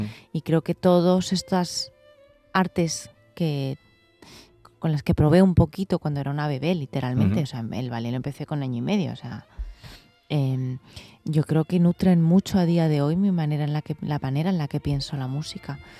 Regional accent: Madrid, Community of Madrid, Spain; Sí, yo soy madrileña.

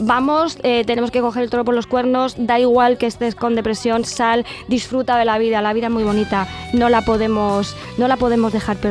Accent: Orihuela, Valencian Community, Spain; born there; moved away as an adult; now in Madrid, Spain; Sí, nací en Orihuela.

